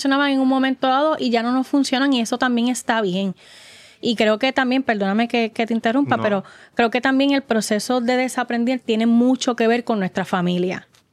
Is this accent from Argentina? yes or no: no; Arecibo, Puerto Rico; Yo vengo de Arecibo, del campo de Arecibo.